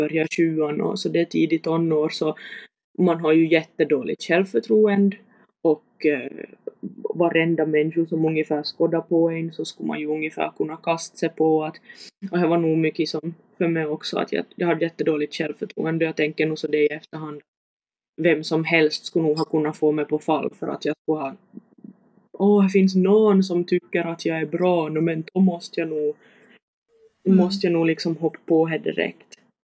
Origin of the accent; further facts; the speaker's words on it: Nykarleby, Ostrobothnia, Finland; accent: Nykarleby dialect; now in Vaasa, Finland; och jag är hem från Nykobi. Jag hade tänkt om jag skulle försöka prata någon sorts högsvensk, men jag är jättedålig på det.